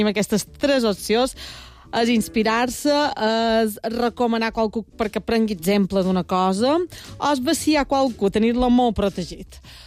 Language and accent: Catalan; Balearic Islands, Spain; els qui som de Mallorca